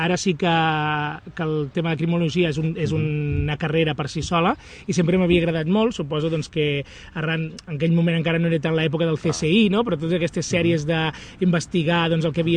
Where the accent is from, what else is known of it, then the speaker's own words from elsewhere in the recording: L'Espluga de Francolí, Catalonia, Spain; vaig néixer aquí a l'Espluga i espero quedar-me tot el que em quedi de vida aquí en aquest poble.